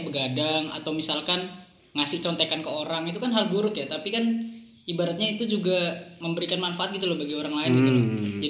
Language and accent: Indonesian; Papua, Indonesia; Saya orang Papua sebenarnya.